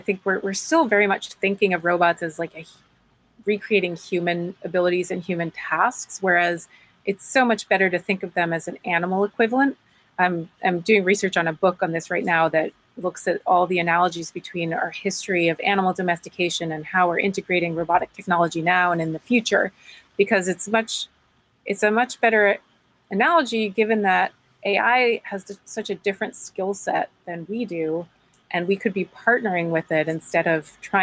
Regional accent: Switzerland; English is a second language; I grew up in Switzerland. People eat horse meat in Switzerland.

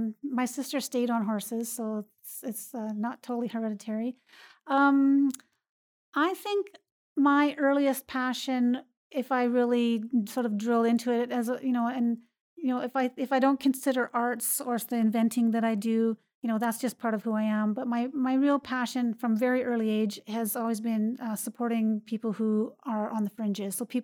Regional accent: Calgary, Alberta, Canada; also born or lived in Pincher Creek; And then I moved to Calgary, where I lived in a number of places. I only remember an apartment in Malin Heights was the last place I remember living.

